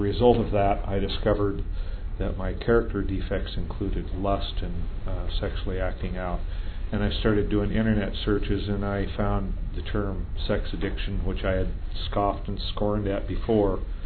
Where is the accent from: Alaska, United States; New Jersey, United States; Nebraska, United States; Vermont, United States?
Vermont, United States; I'm a sexaholic from Vermont.